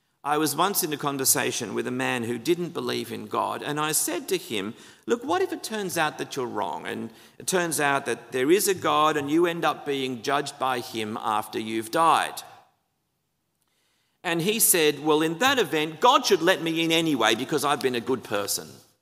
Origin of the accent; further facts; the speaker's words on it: Australia; As an Australian, when I see people going to the beach or sport or family instead of coming to church, I get it.